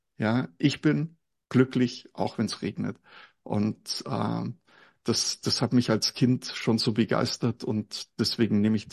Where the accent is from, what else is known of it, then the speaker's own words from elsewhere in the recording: Munich, Bavaria, Germany; born there; ich habe großteils bei meiner Großmutter gelebt und ich bin ja ein geborener Münchner